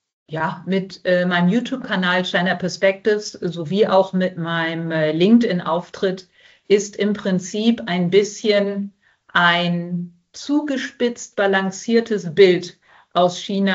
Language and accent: German; Hanover, Lower Saxony, Germany; Ich komme direkt aus Hannover. Ich bin am Maschsee aufgewachsen, in der List zur Schule gegangen.